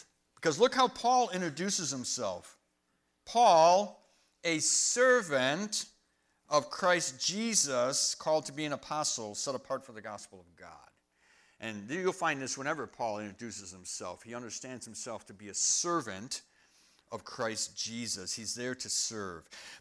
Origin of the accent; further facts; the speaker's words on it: Argyle, New York, United States; Well, I'm from Argyle, little bitty village on the way to somewhere else.